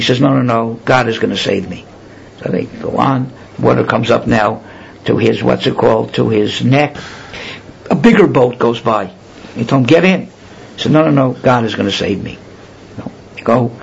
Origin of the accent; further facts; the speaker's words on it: Miami, Florida, United States; When I was a teenager, and I grew up in Miami